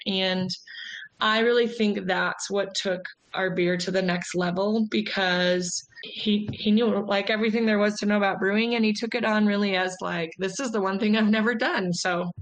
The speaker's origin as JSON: {"language": "English", "region": "Colorado", "country": "United States", "tie": "born or raised there", "said": "So I am from Colorado, born and raised here, and ended up working at Coors primarily in logistics."}